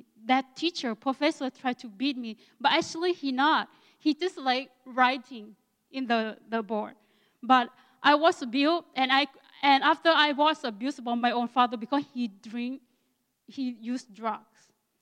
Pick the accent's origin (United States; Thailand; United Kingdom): Thailand; Northern Thailand; English is a second language; I am a youngest of 12. I am from Akha, Northern Thailand.